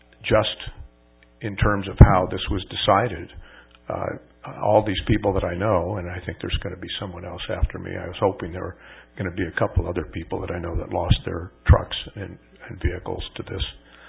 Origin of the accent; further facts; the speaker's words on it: North Hollywood, California, United States; I grew up in Southern California as a child in North Hollywood